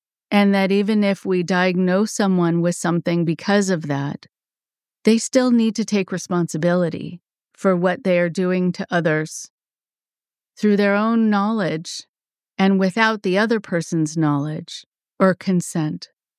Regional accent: California, United States; it's like when growing up in California, we'd sometimes go to the ocean

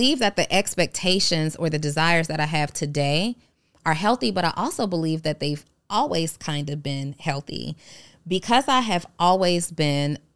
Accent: Atlanta, Georgia, United States; also born or lived in New Orleans; I was born in New Orleans, but I grew up and have lived most of my life here in Atlanta.

